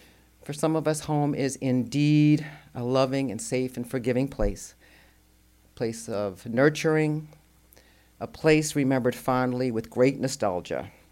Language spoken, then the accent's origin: English; Tarrytown, New York, United States; also born or lived in Baltimore; I lived for 30 years or so in Baltimore, and I've just recently returned to live with my parents in Tarrytown, New York, in the house I grew up